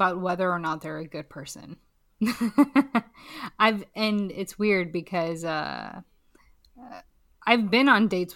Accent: Pakistan; Being Pakistani, and maybe it's not a Pakistani thing, I think it's a Muslim thing.

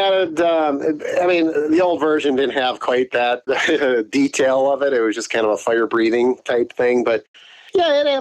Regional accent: United States; Now, again, I'm dumbed down because I'm the American dummy.

